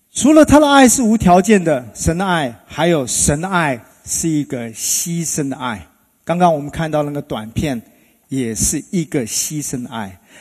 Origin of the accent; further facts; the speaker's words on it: China; 那么其实我们中国人在说，到底人性本善还是人性本恶？